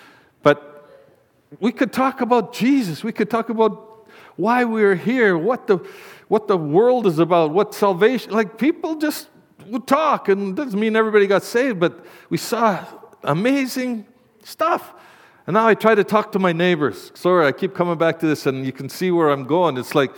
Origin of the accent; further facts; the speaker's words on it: Canada; I'm a Canadian like the rest of us.